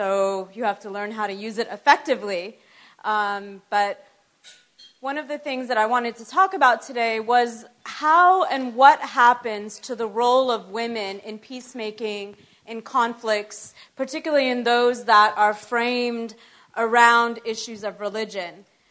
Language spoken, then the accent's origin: English; Los Angeles, California, United States; So I come from Los Angeles, and a lot of people say, well, why have you gone to Nebraska and Iowa and North Carolina in the last few years?